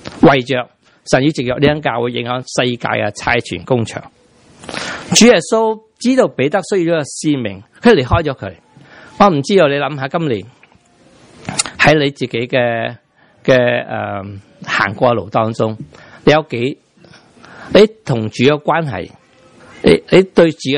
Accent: Guangdong, China; 我知道我哋广东人系向广东人传福音

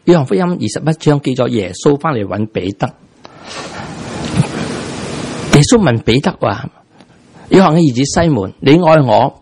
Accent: Taiwan; 其实我哋台湾嚟嘅人咧

